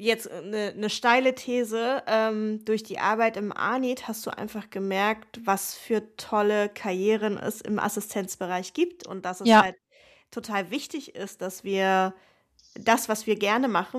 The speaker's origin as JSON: {"language": "German", "region": "Northern Germany", "country": "Germany", "said": "Okay, als Norddeutsche"}